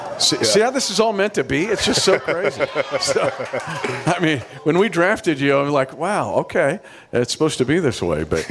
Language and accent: English; Smith Center, Kansas, United States; I'm from Smith Center, Kansas.